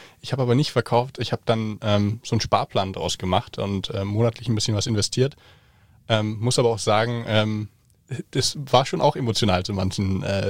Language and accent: German; Germany; ich dann aber zurück nach Deutschland kam, habe ich auch gemerkt, hey, irgendwie ist es komisch, ich bin Deutscher, aber jetzt bin ich in Deutschland und fühle mich gar nicht deutsch.